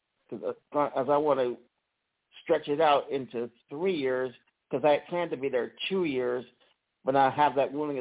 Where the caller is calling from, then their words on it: Mississippi, United States; Good evening. … from Mississippi.